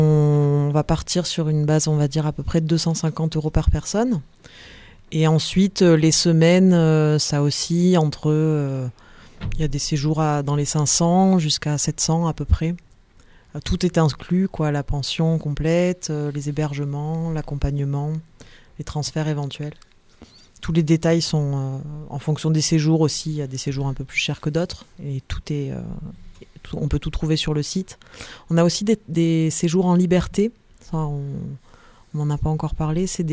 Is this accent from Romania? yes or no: no; Marseille, Provence-Alpes-Côte d'Azur, France; Et moi, j'ai grandi à Marseille. Et il a fallu quelques pérégrinations un peu lointaines avant de me retrouver dans le Diwa. Ça fait bientôt 7 ans maintenant que je suis installée dans le coin.